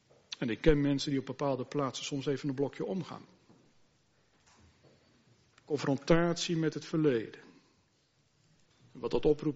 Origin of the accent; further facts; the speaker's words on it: Harderwijk, Gelderland, Netherlands; Wij waren de achterliggende weken, mevrouw en ik, nog even in de plaats waar ik opgegroeid ben, in Harderwijk.